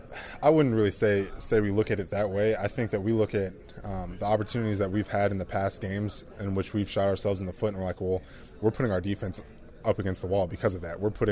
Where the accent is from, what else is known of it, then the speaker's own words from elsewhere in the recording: Georgia, United States; Born and raised in Georgia, so you're always kind of just trying to see something, trying to see a sporting event, or trying to go downtown as much as possible.